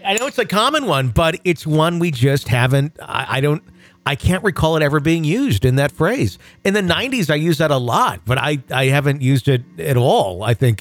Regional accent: Wisconsin, United States; But this was like circa 1987 at the, called the Lutheran Home in my hometown in Wisconsin.

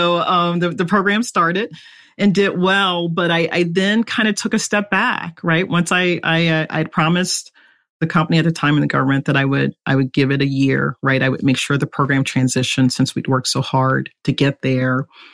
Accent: East Coast, United States; now in Redmond, United States; I come from the East Coast. So, you know, one of the going phrases I would use a lot is, I'm not a Pacific Northwesterner.

